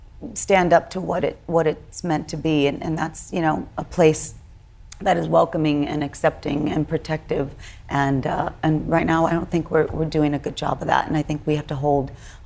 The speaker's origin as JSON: {"language": "English", "region": "Texas", "country": "United States", "said": "And as a Texan, as a Texan with a mother who goes to Walmart"}